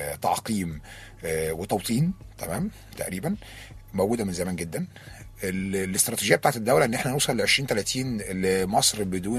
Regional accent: Egypt; نتمسك بمصريتنا. وجزء من تمسكنا بمصريتنا واعلاننا جميعا بان احنا مصريين

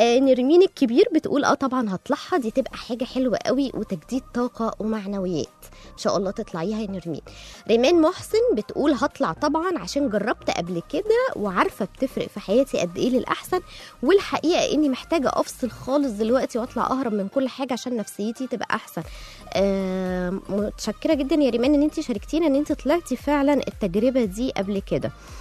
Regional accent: Egypt; بتطلع في الاماكن الهادية الجميلة اللي عندنا في مصر، زي دهب، نويبع، سيوة، طابة، الفيوم. كل دي حاجات طبيعية عندنا في مصر

